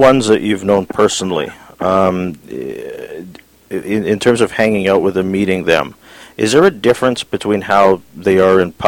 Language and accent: English; British Columbia, Canada; I'm from British Columbia